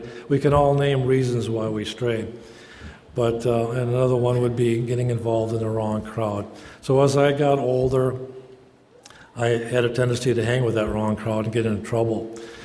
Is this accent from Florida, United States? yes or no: no; Twin Cities, Minnesota, United States; Well, I was raised in the Twin Cities. I grew up what I considered in poverty.